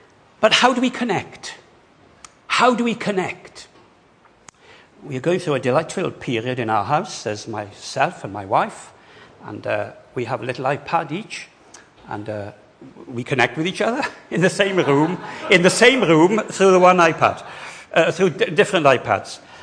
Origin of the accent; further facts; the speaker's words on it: Wales, United Kingdom; I'm Baptist. I'm Welsh Baptist.